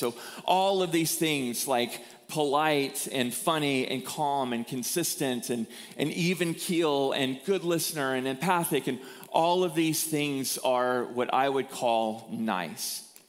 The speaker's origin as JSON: {"language": "English", "town": "Austin", "region": "Texas", "country": "United States", "tie": "born or raised there", "said": "So for those of you who don't know me, I grew up in Austin, Texas."}